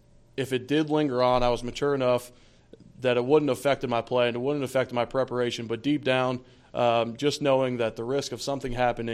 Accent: Cincinnati, Ohio, United States; It's similar to where I grew up in Cincinnati, a blue-collar town, down-to-earth people, good food, just an area that's welcoming.

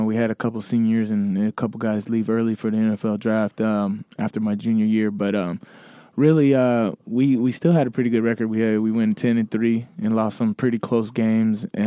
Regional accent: Las Vegas, Nevada, United States; No, I grew up in Las Vegas. I played at Valley High School, and it was an experience all in itself.

